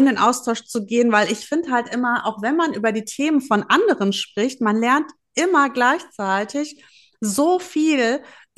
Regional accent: North Rhine-Westphalia, Germany; ich komme aus dem Ruhrpott

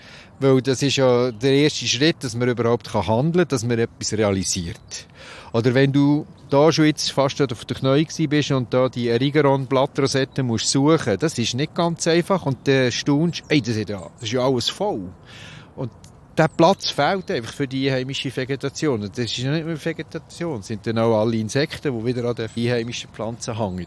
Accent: Switzerland; Aber bei uns in der Schweiz gibt es auch 7 einheimische Arten.

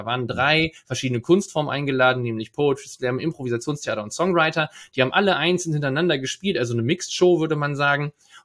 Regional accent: Leer, Lower Saxony, Germany; in meinem Umfeld hier um Oldenburg herum, in Leer, meiner Heimatstadt

